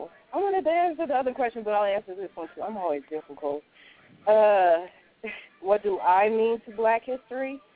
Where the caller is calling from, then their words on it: Texas, United States; I'm calling from Texas.